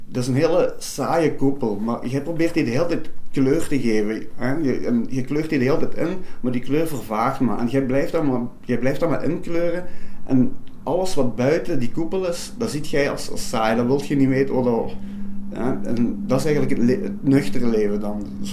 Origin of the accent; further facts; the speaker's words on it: Aalst, East Flanders, Belgium; now in Genk, Belgium; ik ben 38 jaar. Ik woon in Genk. Ik ben eigenlijk afkomstig van Alst.